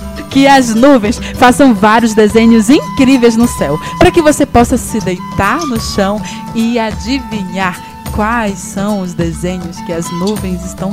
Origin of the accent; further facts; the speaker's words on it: Macapá, Amapá, Brazil; eu sou aqui de Macapá.